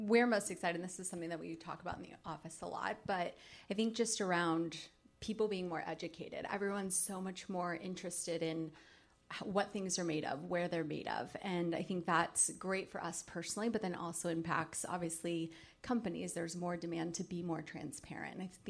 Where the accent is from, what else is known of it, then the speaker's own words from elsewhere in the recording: Colorado, United States; I grew up in Colorado, so I think very much the same, just the environment was very healthy.